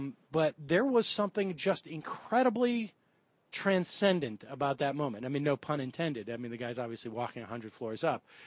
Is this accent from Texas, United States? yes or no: no; New York City, New York, United States; born there; I was born in New York City, and so my family still had connection here